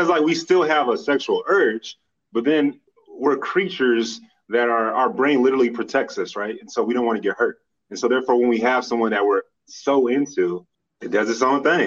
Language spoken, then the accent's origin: English; Dallas, Texas, United States; I'm from Dallas.